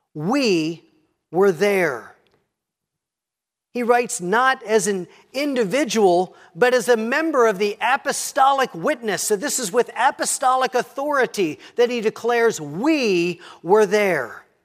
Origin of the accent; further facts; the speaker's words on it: Sewickley, Pennsylvania, United States; Now, I grew up outside of Pittsburgh in a little town called Swickley.